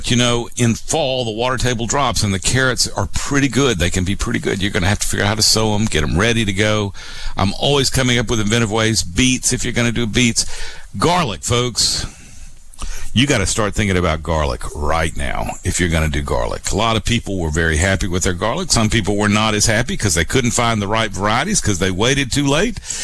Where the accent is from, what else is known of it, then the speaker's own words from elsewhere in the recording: the South, United States; and I don't get to see snow that much, I'll tell you, I'm from the South.